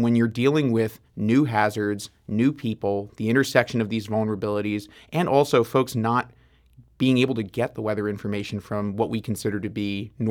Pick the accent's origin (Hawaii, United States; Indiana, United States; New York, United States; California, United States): New York, United States; now in St. Louis, United States; I'm also not a St. Louis native either. I was from New York, and same deal.